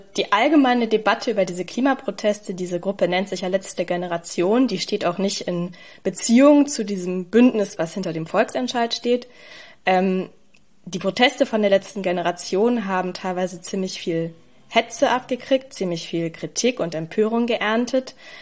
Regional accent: Berlin, Germany

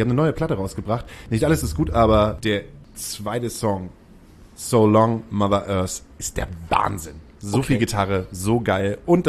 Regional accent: Hamburg, Germany; Manche Sachen machst du halt als Hamburger nicht

